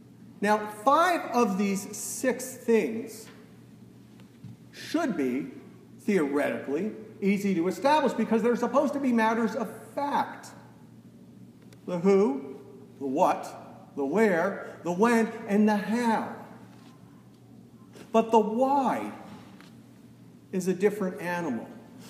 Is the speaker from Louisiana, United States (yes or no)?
no; New York, United States; Growing up outside of New York City, I was weaned on the Times.